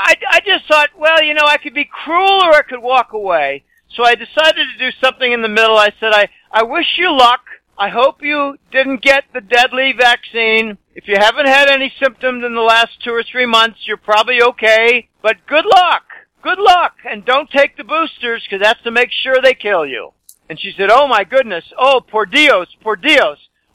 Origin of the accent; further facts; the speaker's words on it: Boston, Massachusetts, United States; moved away; I'm from Boston, but I've been here a number of years.